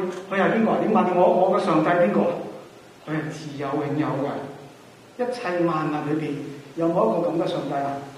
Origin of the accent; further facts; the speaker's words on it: China; 即係我哋中國人咧就係、是、即係我哋亞洲呢邊嘅文化，東亞亞啊。